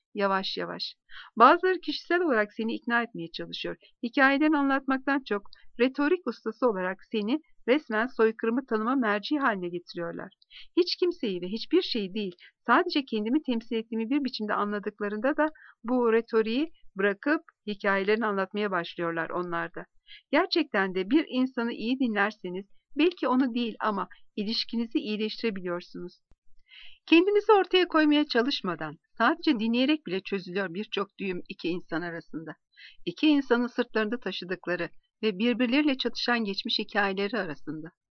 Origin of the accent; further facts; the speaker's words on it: İzmir, Turkey; Doğup büyüdüm İzmir'de Rum mahallelerini sayabilecekken bir Ermeni mahallesi ismi bile bilmiyorum şimdi.